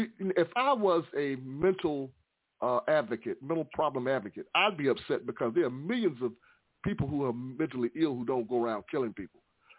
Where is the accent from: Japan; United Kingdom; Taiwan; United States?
United States; I remember when they used to ask me, where are you from? And I'd say, United States.